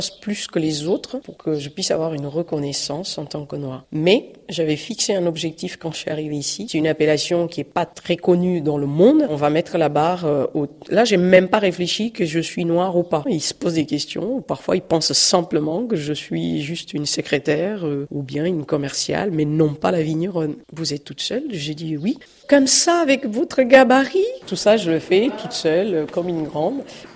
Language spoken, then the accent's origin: French; Guinea-Bissau; Donc, je suis née en Guinée-Bissau. J'ai grandi en Guinée-Bissau.